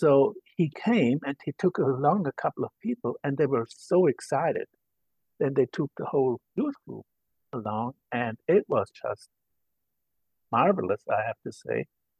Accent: Germany; accent: German; English is a second language; Well, as you can hear, I'm from Germany. And so I have a German accent, worked on that for about 60 years. I grew up in a Lutheran home, and the traditional Lutheran Christian home.

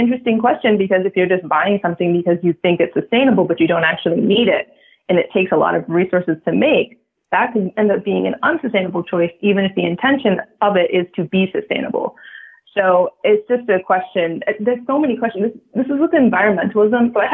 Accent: United States; So coming from the United States, which is very, very consumer focused, you know, growing up in America and being American

